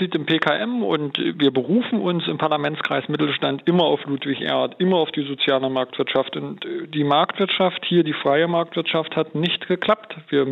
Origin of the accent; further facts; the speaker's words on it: Saxony-Anhalt, Germany; haben wir ja in Anhalt, wo ich herkomme, auch zum ersten Mal das Frauenwahlrecht eingeführt